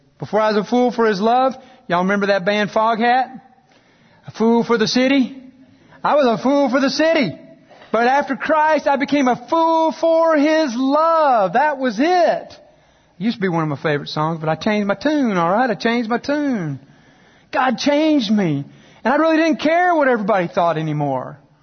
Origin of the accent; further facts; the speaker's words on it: Texas, United States; I grew up in West Texas, as you know, sandstorms. But we were only 3.5 hours from the mountains of New Mexico.